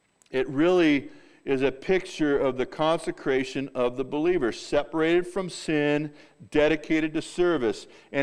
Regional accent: California, United States; I'm from Southern California, and when you move up here, we're going to La Mexicana number 4

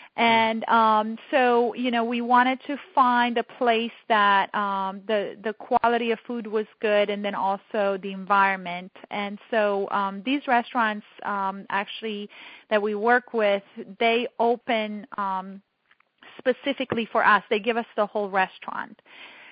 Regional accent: Romania; Of course, my home country, Romania.

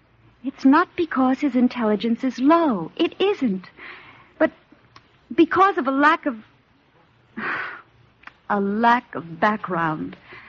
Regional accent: New York City, New York, United States; Yes, I was.

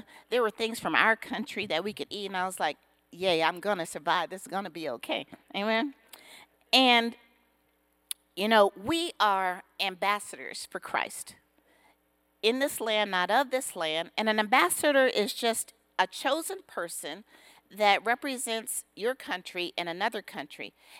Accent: San Bernardino, California, United States; I was raised in San Bernardino, but Jesus is our example.

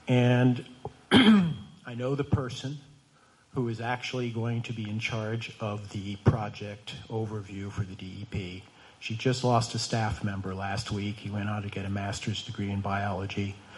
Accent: Belmont, Maine, United States; I wasn't going to speak. I'm from Belmont.

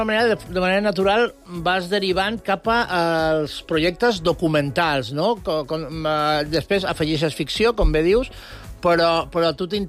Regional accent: Sant Antoni de Portmany, Balearic Islands, Spain; jo som eivissenca

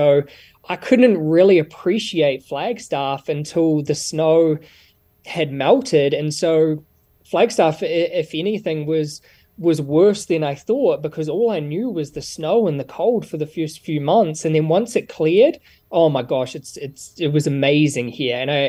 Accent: New Zealand; moved away as an adult; now in United States; because I'm from New Zealand originally, and so when you have high schoolers looking at coming to the US

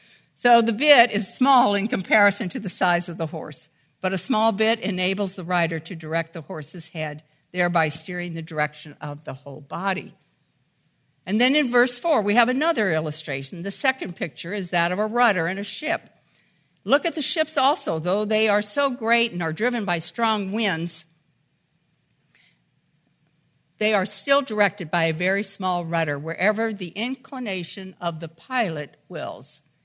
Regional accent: St. Louis, Missouri, United States; As we mentioned, I grew up in St. Louis. I lived about 2 miles from Grant's farm, where the stables are for the Clydesdales.

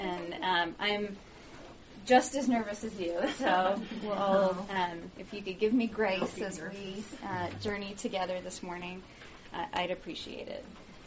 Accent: Canada; moved away as an adult; also born or lived in United Kingdom; now in Colorado, United States; I'm Canadian and British. I moved down to Colorado 5 years ago to get married to that guy in the back.

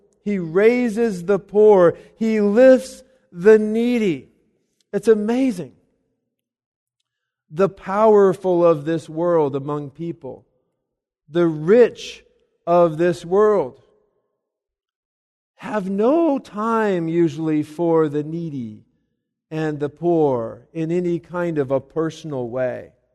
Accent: Colorado, United States; However, I'm from Colorado. And as wonderful as this is, I grew up where I could look out the back of our house. We'd be out playing in the backyard, and there's Pikes Peak.

